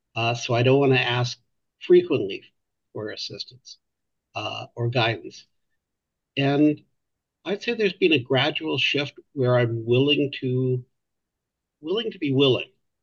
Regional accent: Calgary, Alberta, Canada; I grew up Jewish in Calgary

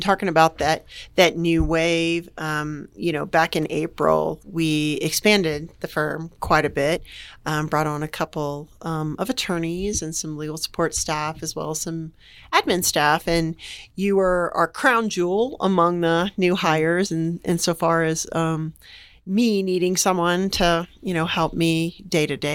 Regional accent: Florida, United States; Well, yeah, I'm from Northeast Florida.

